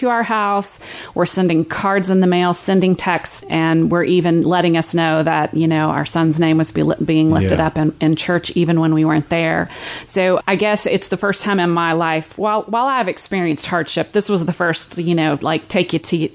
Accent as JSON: {"language": "English", "town": "Lexington", "region": "Kentucky", "country": "United States", "tie": "born or raised there", "said": "I'm from the area completely and thoroughly, was born and raised in Lexington"}